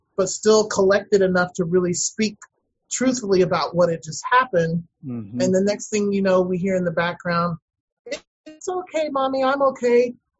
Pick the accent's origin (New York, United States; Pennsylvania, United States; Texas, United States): Texas, United States; Austin; also born or lived in Marshall, United States / Turkey / Iran; well, I grew up in Austin. I'm originally from Marshall, Missouri, but I was just born there.